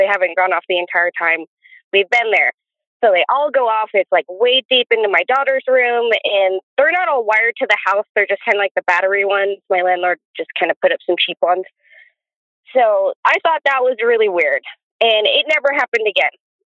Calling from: Oregon, United States; We're in Oregon.

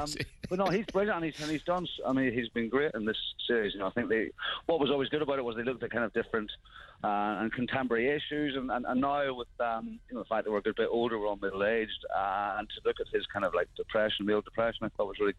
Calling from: Bethnal Green, London, United Kingdom; I'm calling from Bethnal Green, from an old electricity building

